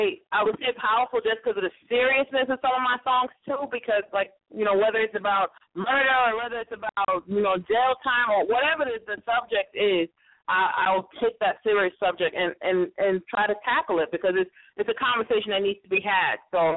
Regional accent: Brooklyn, New York, United States; now in Charlotte, United States; I'm from Brooklyn, New York. Shout out to Fort Greene. And I am right now currently in Charlotte, North Carolina.

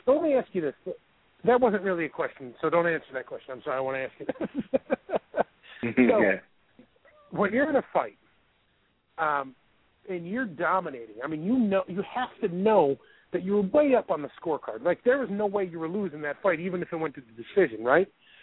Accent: New York, United States; People, you know, I'm from Central New York

